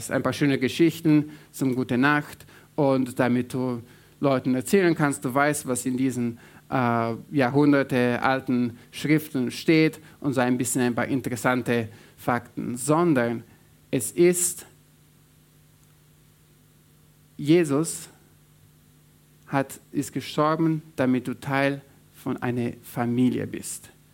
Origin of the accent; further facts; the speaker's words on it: Romania; Ich bin aufgewachsen im Ausland, in Rumänien. Und ihr hört vielleicht, ich habe so einen gewissen Akzent. Und das hatte ich auch dort, weil meine Familie ist, mein Vater ist deutschstämmig und meine Mama Schweizerin. Also ich war auch dort Ausländer